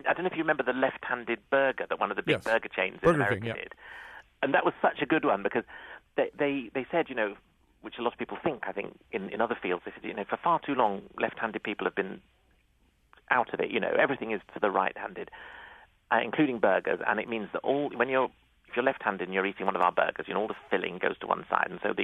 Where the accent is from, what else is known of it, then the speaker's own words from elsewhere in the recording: United Kingdom; to me as a Brit, it's a slightly unknown world